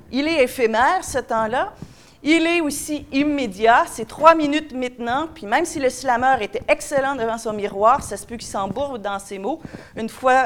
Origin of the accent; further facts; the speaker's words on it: Quebec, Canada; Chez nous, au Québec, ça fait partie des prescriptions officielles depuis 2009.